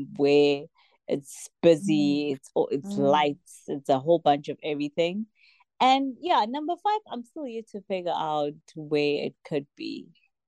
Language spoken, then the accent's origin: English; Pretoria, Gauteng, South Africa; now in Pietermaritzburg, South Africa; Sorry, I just had to say it very vendor. I am from Pretoria, South Africa, and I'm currently based in Pietermaritzburg in KwaZulu-Natal.